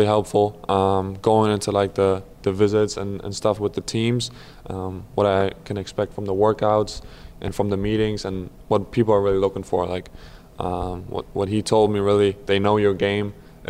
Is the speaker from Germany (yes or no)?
yes; Berlin, Germany; So I went through all the youth program of Alba Berlin, which is my hometown team